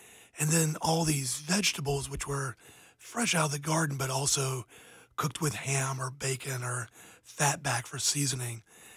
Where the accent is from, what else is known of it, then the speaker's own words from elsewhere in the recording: Georgia, United States; I grew up in the Deep South in the coast of Georgia. And my family was a very deep Southern country family.